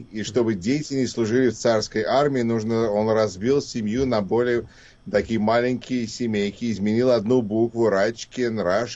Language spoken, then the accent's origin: Russian; Moscow, Russia; А, я родился и вырос на Патриарших прудах в Москве.